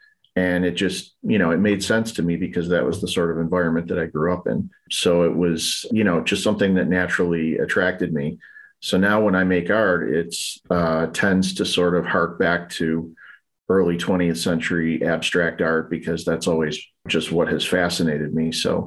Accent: Buffalo, New York, United States; Yeah, I'm from North Buffalo, specifically Riverside is where I grew up. And it's sort of a mixed industrial and residential area.

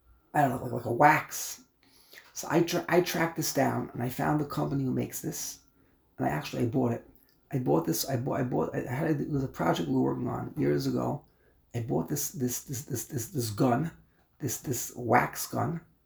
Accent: Brooklyn, New York, United States; I said, I'm from Brooklyn, New York.

